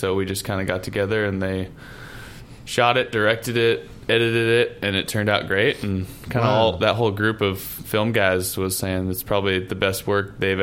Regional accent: San Francisco, California, United States; now in Los Angeles, United States; it wasn't too tough of a move for me because I grew up mostly in San Francisco.

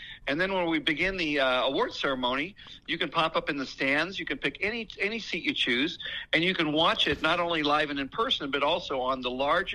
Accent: Oakland, California, United States; I grew up in Oakland.

